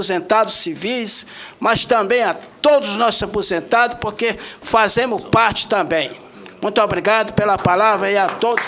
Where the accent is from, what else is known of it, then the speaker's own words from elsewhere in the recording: Brazil; a nossa participação como brasileiro, como todos nós somos.